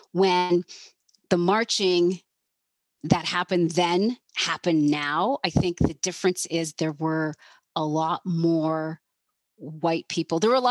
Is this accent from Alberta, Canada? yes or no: no; London, Ontario, Canada; I went to a predominantly white high school, of course, I grew up in London.